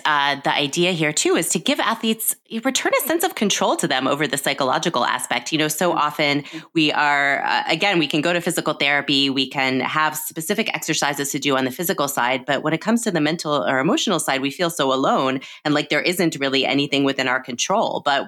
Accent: Peru, Illinois, United States; born there; now in Chicago, United States; I was born in Peru, Illinois, which is about 2 hours outside of Chicago, and now I live in the city of Chicago.

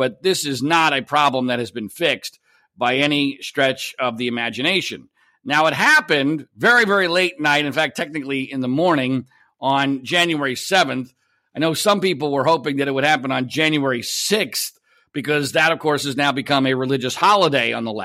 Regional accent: United States; It was an embarrassment to the country. It was horrifying to watch. I was embarrassed as an American.

